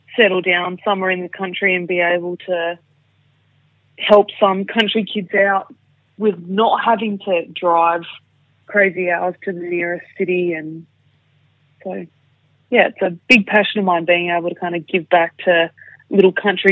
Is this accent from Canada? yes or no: no; Katanning, Western Australia, Australia; So I'm actually originally from Kittanning, which is about 3.5 hours southeast of Perth, and got about 4,000 people in it.